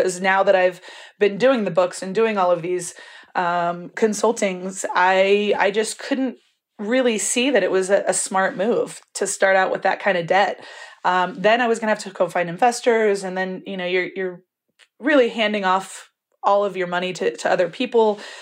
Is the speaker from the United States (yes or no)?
yes; Napa, California, United States; And I grew up in Napa and I wanted to be a winemaker, and I've worked at wineries.